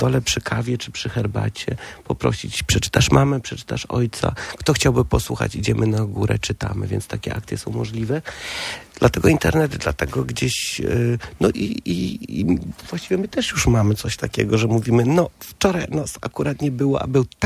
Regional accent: Germany; no ja się wychowałem w Niemczech, czyli zawsze w kieszeni mam plan A, B, C, D, E, jestem dość zorganizowany

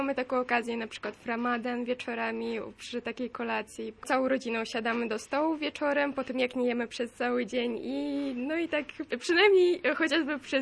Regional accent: Crimea, Ukraine; now in Poland; Pochodzimy z Krymu, ogólnie jesteśmy Tatarami krymskimi i no przyjechaliśmy 6 lat temu, już równo 6 lat temu, no z powodu aneksji Krymu.

